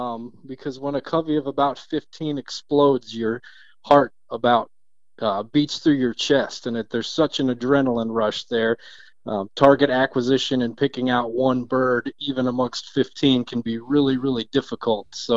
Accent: Cleveland, Ohio, United States; also born or lived in Lyonsville, Pennsylvania; I grew up in Cleveland, Ohio, and working on a dairy farm in Lyonsville, Pennsylvania, of some cousins of mine.

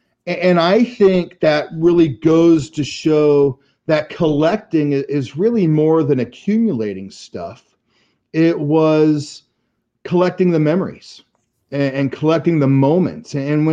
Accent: Anaheim, California, United States; I grew up in Anaheim, so it's the Angels.

